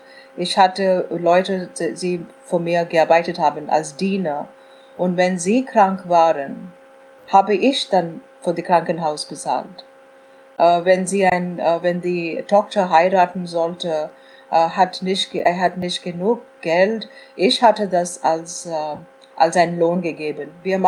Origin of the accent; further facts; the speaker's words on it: India; German is a second language; now in Germany; Jeder denkt, ich bin aus Indien, ich bin gewohnt.